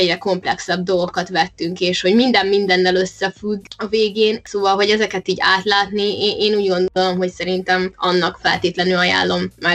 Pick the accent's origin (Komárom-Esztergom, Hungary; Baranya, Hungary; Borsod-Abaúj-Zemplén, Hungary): Baranya, Hungary; Pécs; Pécsi vagyok, ide jártam gimnáziumba, általánosba, óvodába, nagyjából mindent itt csináltam.